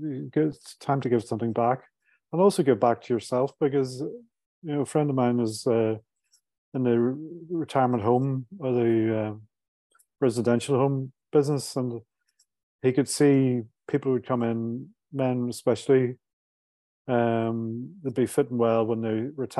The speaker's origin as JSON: {"language": "English", "town": "Belfast", "region": "Northern Ireland", "country": "United Kingdom", "tie": "born or raised there", "moved": "as an adult", "said": "when I was born and bred in Belfast in the 70s, which is a pretty crappy place to be brought up."}